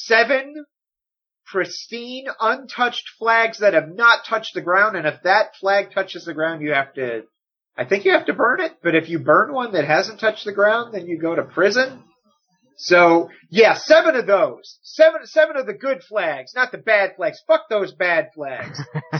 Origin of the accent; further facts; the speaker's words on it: United States; I said, no, I'm an American. This is my day. Oh, it's time to be patriotic.